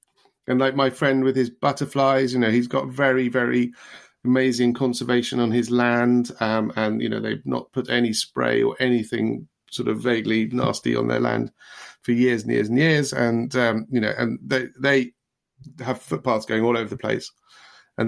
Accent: Darlington, North East England, United Kingdom; accent: Darlington; Which bit of Yorkshire? It was Darlington, actually. It was my Darlington accent.

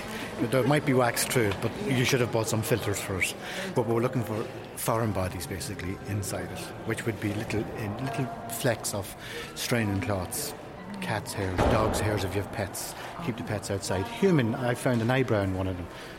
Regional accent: Ireland; And I'm an Irish honey judge

